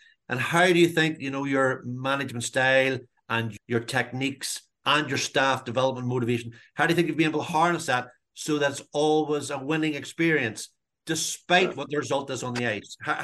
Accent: Northern Ireland, United Kingdom; growing up in Northern Ireland, I think the audience can hear my accent right from the off.

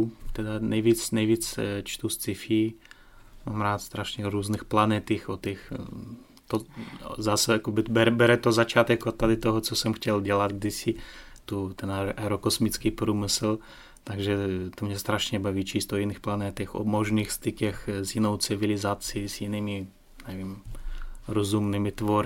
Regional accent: Ukraine; first language Russian; Czech is a second language; já jsem sice z Ukrajiny, ale tam, kde jsem se narodil a chodil do školy a rodina teda, tak my jsme mluvili rusky. Samozřejmě znám i ukrajinský, i ruský

